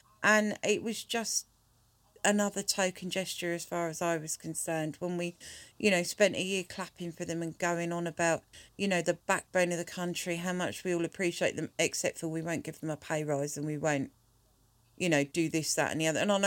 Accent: Ireland; No. I'm Irish. I can babble incessantly for hours. I'm Irish.

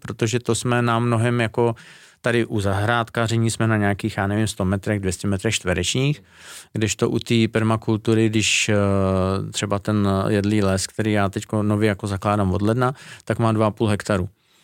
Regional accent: Ústí nad Labem Region, Czechia; já jsem tam z Podřipska

